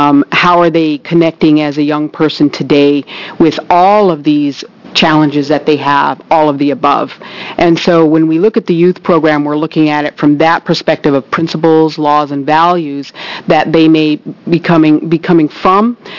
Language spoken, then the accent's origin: English; Warm Springs, Oregon, United States; growing up in Warm Springs, growing up very, very traditional, that resiliency is being able to go back to our spiritual ways.